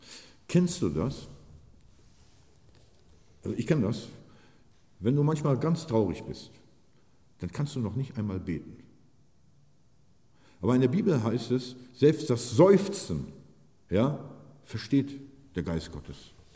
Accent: Buchholz, Germany; in Buchholz, da wo ich herkomme, wir haben jedes Jahr Stadtlauf

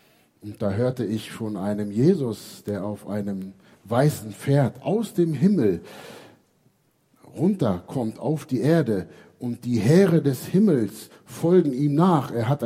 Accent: Hameln, Lower Saxony, Germany; ich komme aus Hameln und ich war damals 12, 13 Jahre alt, heute bin ich 52

